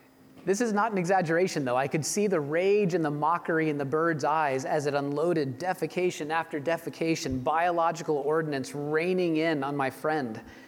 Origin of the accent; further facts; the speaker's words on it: Massachusetts, United States; I grew up in Massachusetts, and my junior high class was taking a field trip to New York City